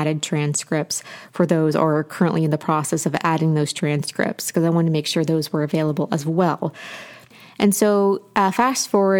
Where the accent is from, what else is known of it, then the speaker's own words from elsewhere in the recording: Appalachia, United States; especially as an Appalachian person, seeing a Appalachian press, seeing a Southern press do such great work has been incredibly important to me.